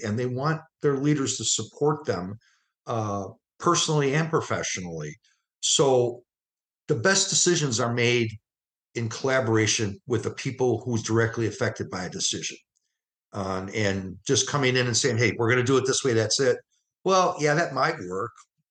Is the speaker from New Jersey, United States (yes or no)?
no; Cleveland, Ohio, United States; as a high school biology teacher and football and track coach in Cleveland, Ohio, and my hometown.